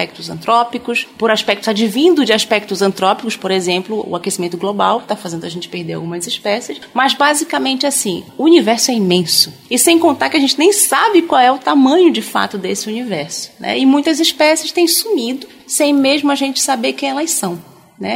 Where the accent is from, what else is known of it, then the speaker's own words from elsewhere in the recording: Santarém, Pará, Brazil; now in Bragança, Brazil; sou natural de Santarém, do Pará, né, mas estou em Belém e Bragança desde 1997, né, quando eu vim para cá para fazer a graduação. Passei no vestibular e vim para cá. Em Bragança, eu estou aqui há 12 anos